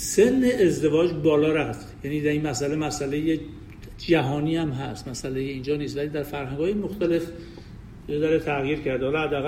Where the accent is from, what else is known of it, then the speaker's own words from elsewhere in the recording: Iran; now in United States; ما ایرانی هستیم، این به این همچین فکری رو میاریم وقتی سوال شما فکر میکنیم و وقتی که تو آمریکا هستیم